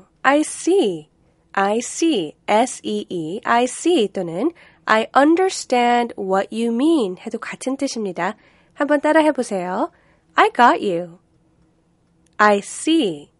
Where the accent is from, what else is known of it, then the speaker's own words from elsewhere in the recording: United States; 전 사실 미국에서 자라서 추석날 네. 뭐 하는지 잘 몰라요.